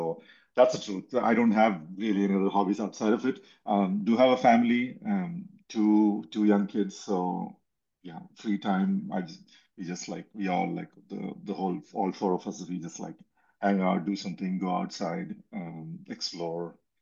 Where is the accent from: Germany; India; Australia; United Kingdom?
India; moved away as an adult; now in Austin, United States; I grew up in India. I was there till about 22 years old, did my undergrad, and then got a scholarship